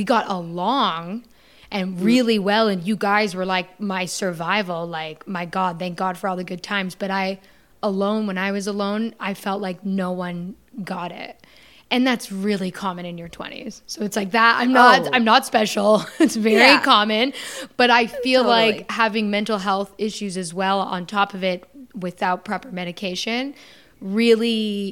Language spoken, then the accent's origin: English; Canada; now in Los Angeles, United States; especially being a Canadian that moved